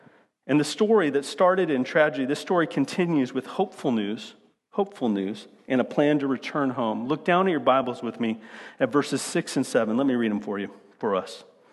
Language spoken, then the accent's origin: English; Phoenix, Arizona, United States; I grew up in Phoenix, Arizona. Right near the border, and we had a steady stream of people who were just like this in Arizona.